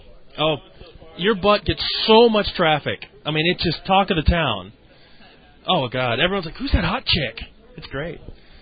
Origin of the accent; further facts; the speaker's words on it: Texas, United States; Born and raised in Texas.